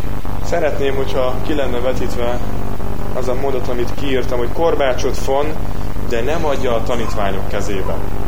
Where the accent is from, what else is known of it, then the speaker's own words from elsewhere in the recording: Hungary; Hát mondom, magyarul beszélünk, igen, magyarok vagyunk.